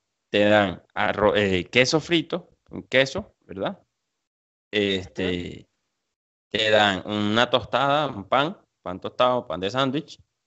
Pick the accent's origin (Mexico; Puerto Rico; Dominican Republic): Mexico; que nosotros que nos la pasamos diciendo como mexicanos que nuestra comida que es richísima